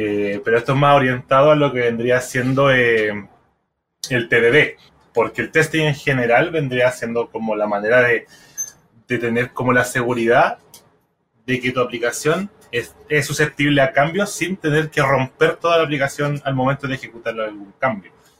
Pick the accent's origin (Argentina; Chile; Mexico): Chile; soy de Chile